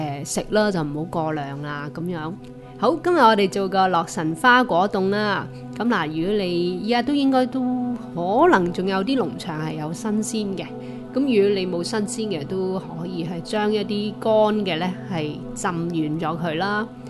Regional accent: Guangdong, China; 咁我家乡啦吓，啲四邑附近嘅人都食咸汤圆嘅。

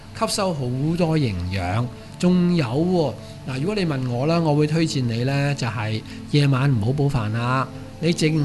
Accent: Guangdong, China; 你就知道我哋廣東人咧好中意飲老火湯啦嚇。

